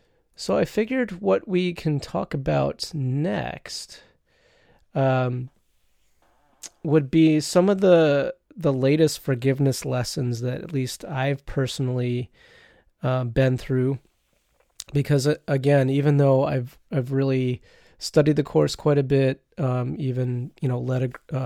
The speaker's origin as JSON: {"language": "English", "town": "Detroit", "region": "Michigan", "country": "United States", "tie": "born or raised there", "said": "I grew up in the Detroit area, and the way I learned to drive was very, very aggressive."}